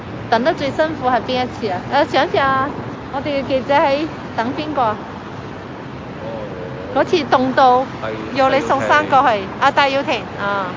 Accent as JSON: {"language": "Cantonese", "country": "Hong Kong", "said": "相信我哋香港人都係有需要過一段艱苦的日子"}